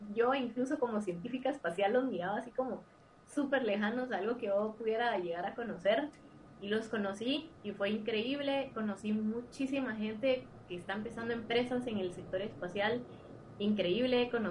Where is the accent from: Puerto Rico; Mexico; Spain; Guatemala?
Guatemala; Yo soy la primera guatemalteca que está haciendo investigación espacial en Guatemala